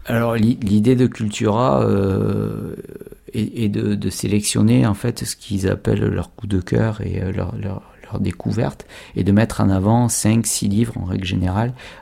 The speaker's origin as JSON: {"language": "French", "town": "Bordeaux", "region": "Nouvelle-Aquitaine", "country": "France", "said": "je suis bordelais"}